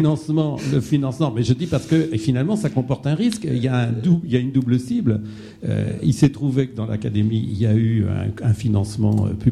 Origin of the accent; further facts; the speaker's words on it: Pays de la Loire, France; je viens des Pays de la Loire, dans ma région.